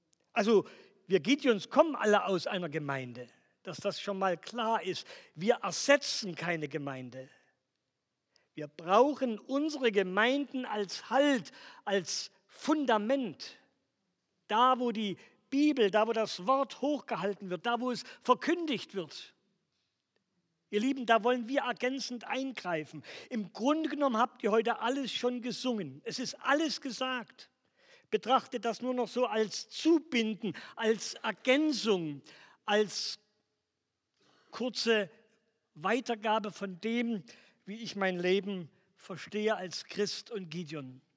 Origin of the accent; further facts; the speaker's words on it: Saxony, Germany; born there; accent: Saxon; also born or lived in Ruhr; now in Central Hesse, Germany; Ich habe 33 Jahre im Ruhrgebiet gelebt, bin gebürtiger Sachse und fühle mich seit 2 Jahren sehr wohl in Mittelhessen. Und dass ich immer noch so ein bisschen sächsisch diesen Slang habe